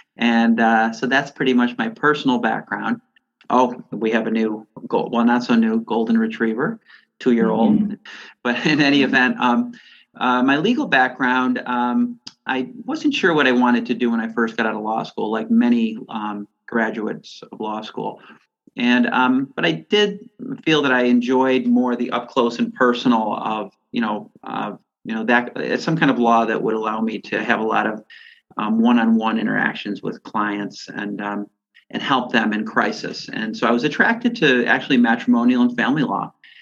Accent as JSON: {"language": "English", "town": "Buffalo", "region": "New York", "country": "United States", "tie": "born or raised there", "also_born_or_lived": "Albany", "said": "I'm from Buffalo. I was born and raised here, went away to college, came back and came to our law school"}